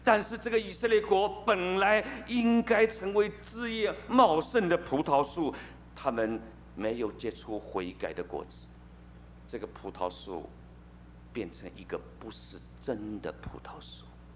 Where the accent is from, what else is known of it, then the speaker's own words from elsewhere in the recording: China; 我们可以撇清了，我们是中国人